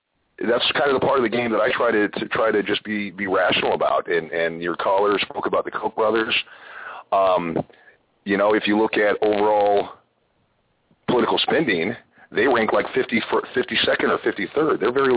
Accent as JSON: {"language": "English", "region": "Colorado", "country": "United States", "tie": "born or raised there", "said": "if you look at Jefferson County in Colorado, which is my home state"}